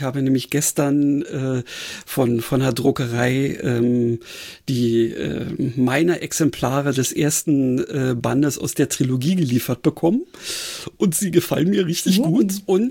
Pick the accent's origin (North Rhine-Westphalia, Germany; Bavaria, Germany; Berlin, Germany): Berlin, Germany; Ich muss sagen, also ich bin ja Berliner.